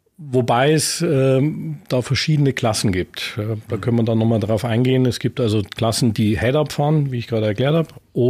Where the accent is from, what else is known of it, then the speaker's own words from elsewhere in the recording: Munich, Bavaria, Germany; ich komme ursprünglich aus München